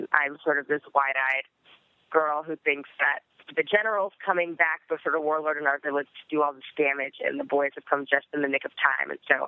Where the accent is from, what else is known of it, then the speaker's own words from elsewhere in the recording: Florida, United States; Well, I grew up doing theater in Central Florida and in school and taking voice lessons and singing in church